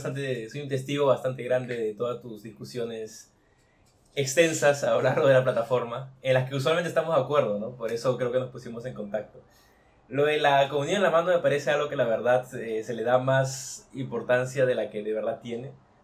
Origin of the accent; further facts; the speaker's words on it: Lima, Peru; Yo soy peruano de nacimiento. Fui a un colegio alemán en Lima, Perú